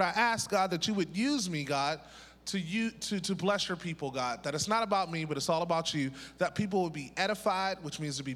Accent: Wilkinsburg, Pennsylvania, United States; I'm from Pittsburgh. I'm from a place called Wilkinsburg.

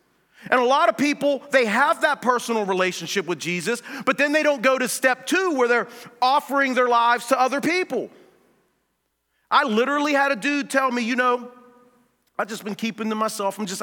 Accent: North Braddock, Pennsylvania, United States; I grew up in North Braddock, down closer to Braddock

